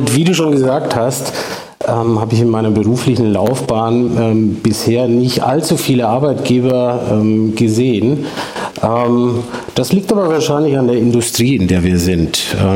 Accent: Würzburg, Bavaria, Germany; Ursprünglich komme ich aus Würzburg, dem beschaulichen unterfränkischen Städtchen. Mhm. Und die Herkunft, wie du bestimmt hören kannst, lässt sich nicht verheimlichen. Bin dort aufgewachsen, habe dort studiert, bin mittlerweile 47

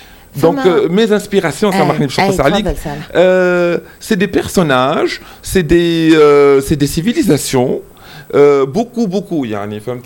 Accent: Tunisia; اللي انا عرفت تونس بلادي بلادي تونس الجمهوريه التونسيه

